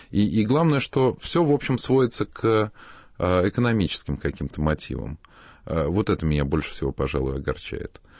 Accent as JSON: {"language": "Russian", "region": "Moscow", "country": "Russia", "said": "Ну, я не из Нью-Йорка, из Москвы."}